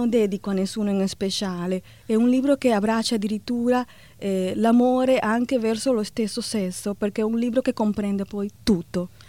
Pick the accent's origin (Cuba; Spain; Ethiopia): Cuba; Italian is a second language; now in Italy; Italia è un paese che mi ha accolta, invece Cuba è il paese che mi ha visto nascere.